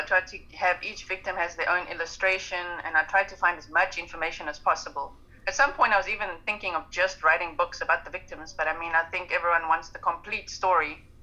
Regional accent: South Africa; accent: South African; now in Utrecht, Netherlands; I am in the Netherlands, in the center of it, in Utrecht. I'm from South Africa, so that's what the accent is all about.

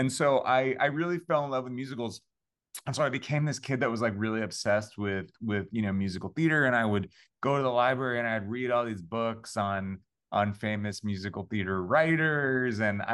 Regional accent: Long Island, New York, United States; I mean, so I'm from Long Island, New York. I come from sort of like ultimate suburbia.

